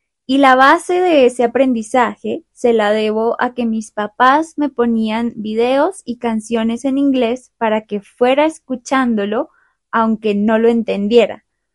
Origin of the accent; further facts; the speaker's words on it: Bogotá, Colombia; first language Spanish; yo nací y crecí en Bogotá, en Colombia, y mi lengua materna es el español.